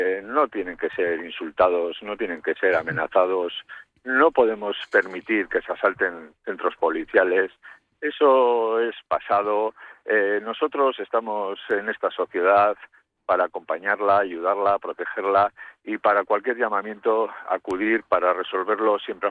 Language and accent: Spanish; Basque Country, Spain; Nosotros somos parte de este pueblo. Nuestros hijos estudian en las ikastolas, en los diferentes colegios vascos. Nosotros somos parte de las cuadrillas que se mueven a diario por Euskadi.